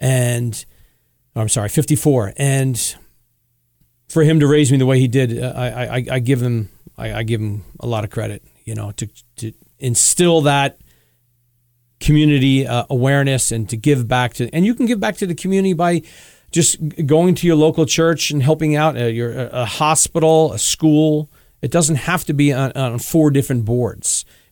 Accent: Denville, New Jersey, United States; Born and raised in Denville, New Jersey. Went to Marsh Knowles High School, graduated in 1981, so you guys can figure out my age from there.

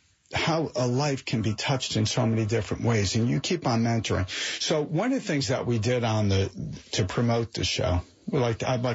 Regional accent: Springfield, New Jersey, United States; when I grew up in Springfield, New Jersey, right here in Union County, they sponsored a little league team I was on.

